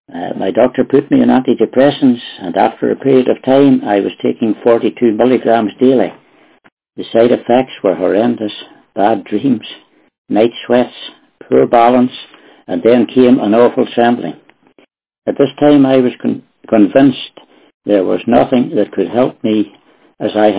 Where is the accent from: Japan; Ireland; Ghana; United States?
Ireland; from Ireland.